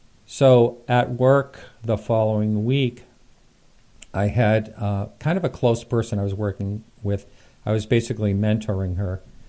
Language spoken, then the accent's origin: English; Maine, United States; also born or lived in California; I moved from California back to Maine, where I'm originally from.